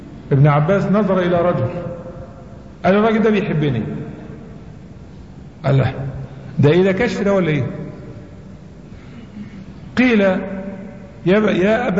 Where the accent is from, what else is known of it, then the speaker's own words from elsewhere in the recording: Mansoura, Dakahlia, Egypt; قلت له: انا من المنصوره يا اخوي.